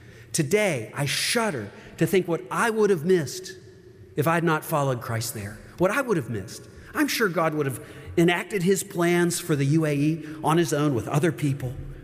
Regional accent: Owensboro, Kentucky, United States; You know, when I told you about growing up in Owensboro, Kentucky, small western town, I heard that following Jesus meant stopping a bad habit

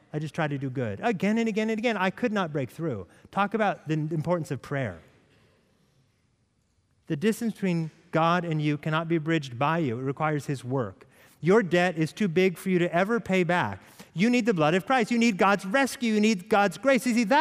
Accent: West Coast, United States; I'm from the West Coast, so I have to get over the fact that the mountains are shorter here.

